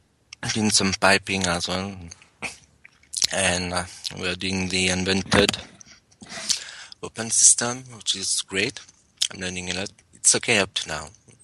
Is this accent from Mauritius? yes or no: yes; Mauritius; English is a second language; moved away as an adult; now in United Kingdom; Actually, I'm from Mauritius and I've came to the UK last year.